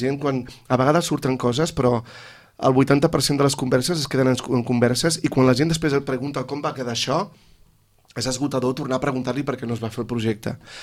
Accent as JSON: {"language": "Catalan", "town": "Sabadell", "region": "Catalonia", "country": "Spain", "said": "Sí, sí, sóc de Sabadell, exacte."}